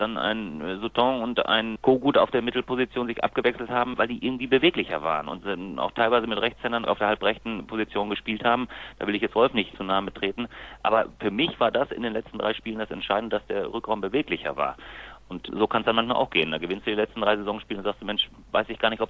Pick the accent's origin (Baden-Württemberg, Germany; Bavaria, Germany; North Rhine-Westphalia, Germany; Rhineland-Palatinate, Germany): North Rhine-Westphalia, Germany; Lemgo; born there; und jetzt bin ich noch gebürtiger Lemgo.